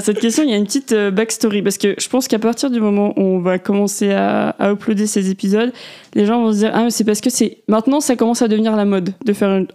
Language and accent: French; Auvergne-Rhône-Alpes, France; Alors, on est polynésien, on sait pas surfer, on vient de Haute-Savoie, je fais pas de ski.